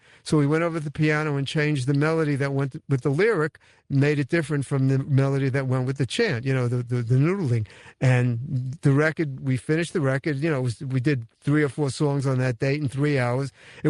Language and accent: English; Brooklyn, New York, United States; born there; Yeah, I was born in Brooklyn.